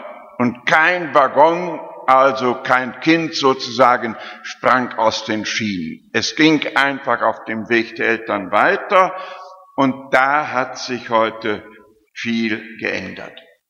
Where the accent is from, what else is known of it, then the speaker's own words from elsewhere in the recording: Halverde, Lower Saxony, Germany; moved away as an adult; Vor gut 81 Jahren wurde ich hier in Halberde geboren. Und die ersten 26 Jahre mit einigen Ausnahmen habe ich hier gelebt. Einigen Ausnahmen in Osnabrück, in einem Konvikt.